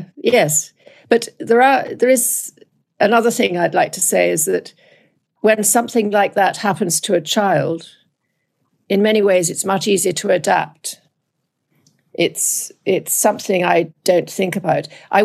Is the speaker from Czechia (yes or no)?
no; United Kingdom